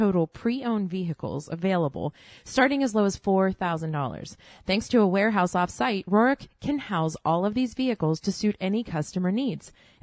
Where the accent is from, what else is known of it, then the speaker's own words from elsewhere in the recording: Ross Township, United States; Right in my hometown, right here in Ross Township.